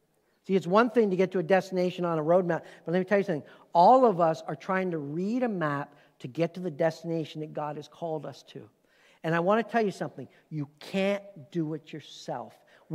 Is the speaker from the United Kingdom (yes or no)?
no; Canada; now in United States; Now we carry dual citizenship, which I'm very proud of to be able to call myself an American as well. But I am a Canadian, as well. And so I kind of have both.